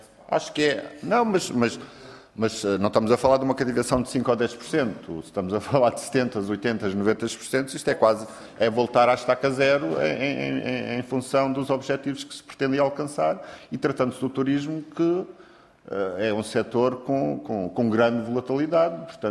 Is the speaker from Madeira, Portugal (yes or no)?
yes; Madeira, Portugal; Eu sou da Madeira, ouço notícias, vejo e leio